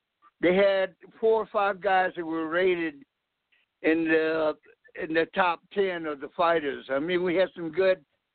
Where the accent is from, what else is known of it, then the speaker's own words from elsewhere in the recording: Hawaii, United States; Well, I was I grew up in Hawaii, and I started I took a couple of Kempo lessons in Hawaii.